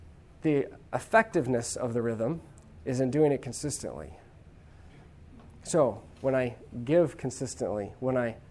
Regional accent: United States; I can take a day off from work, not because I'm an American and because, hey, I get a weekend.

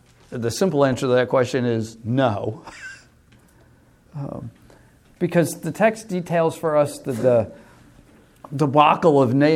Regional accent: New York, United States; I grew up on Eastern Long Island, and as a young teenager in the 60s, Eastern Long Island was potato farms.

